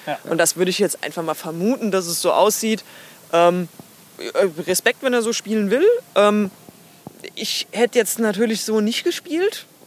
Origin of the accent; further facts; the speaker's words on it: Walldorf, Hesse, Germany; dadurch, dass wir heute hier schon in meiner Heimat in Waldorf sind